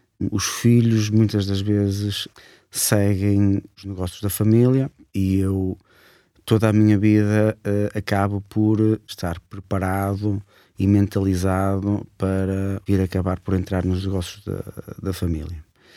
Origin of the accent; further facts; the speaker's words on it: Vizela, Braga, Portugal; eu sou natural de Vizela, nasci, cresci e continuo a viver em Vizela.